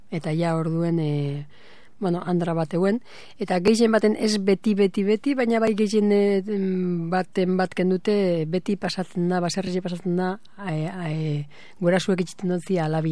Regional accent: Ibarrangelu, Basque Country, Spain; also born or lived in Bilbao; Deuston jaio nintzen, baina batez be Ibarran gelutartzako dekot neure burue. Ze aman baserrien bizinaz, ama jaio esan baserrien

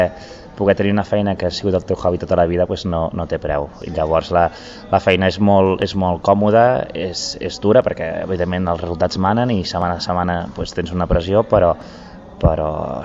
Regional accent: Reus, Catalonia, Spain; soc molt de Reus i que sento molt Reus com a meu. De fet, les meves xarxes socials, el meu Twitter, el primer que poso és reusenc.

